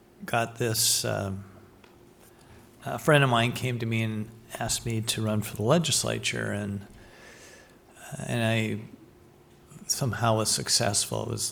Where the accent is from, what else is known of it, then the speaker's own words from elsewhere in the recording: Logan, United States; we grew up in Logan together and graduated from high school